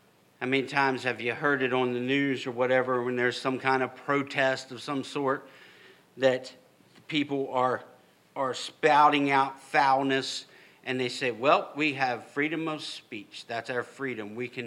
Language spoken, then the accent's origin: English; United States; I am thankful to God that I am an American. I am thankful that He allowed me to be born in a country where we have such freedoms as we have.